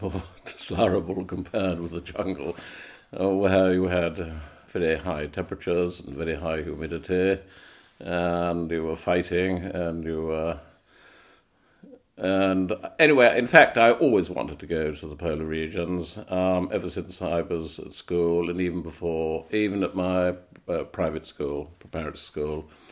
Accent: Knutsford, North West England, United Kingdom; born there; I was born in 1931 in Knutsford, actually.

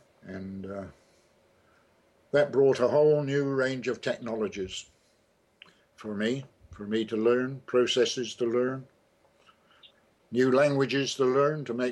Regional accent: England, United Kingdom; moved away as an adult; now in Australia; we always decided that when we married, we would come to live in Australia. It was a much more egalitarian country than England

